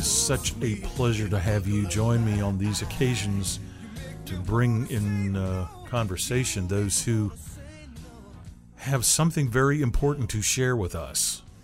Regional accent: Seattle, Washington, United States; now in Tallahassee, United States; coming from the Pacific Northwest, I grew up in Seattle in the 60s and 70s.

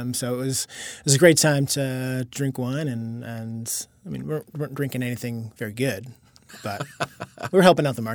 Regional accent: Vallejo, California, United States; I grew up in the Bay Area. I grew up in Vallejo, California. So not too far from Napa, actually.

